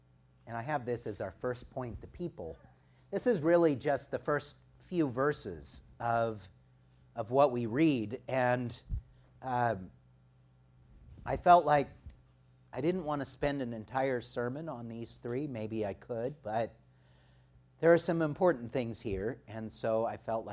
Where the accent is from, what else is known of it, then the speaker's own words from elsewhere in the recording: California, United States; I grew up here in the Central Valley, and I can say with confidence that I was only sprayed off and sent home from school once in my life